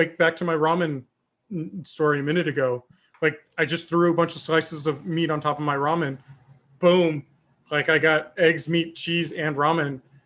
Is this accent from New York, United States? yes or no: no; Texas, United States; I'm a Texan. I need my meat.